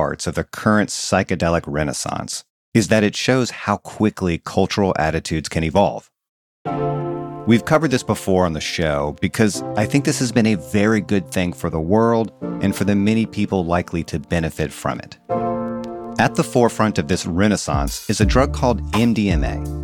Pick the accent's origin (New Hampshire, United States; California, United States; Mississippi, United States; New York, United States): Mississippi, United States; Biloxi; I am. I swear. Gulfport's our cross-town rival. But yeah, I grew up in Biloxi, Mississippi, of all plac